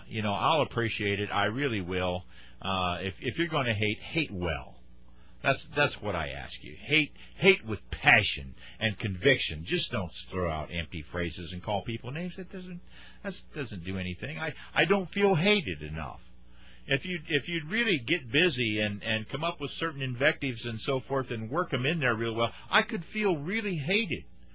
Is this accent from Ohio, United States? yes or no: yes; Ohio, United States; As many of you know, I'm originally from Ohio